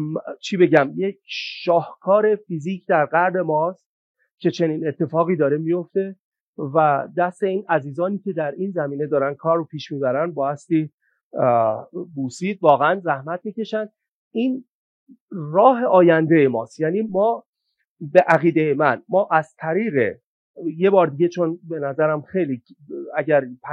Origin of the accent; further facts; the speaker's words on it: Iran; ما ایرانی هستیم